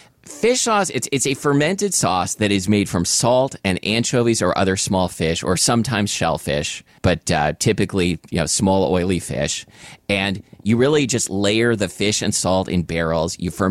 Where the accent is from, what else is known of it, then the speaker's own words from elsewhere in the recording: Portland, United States; when I was growing up in Portland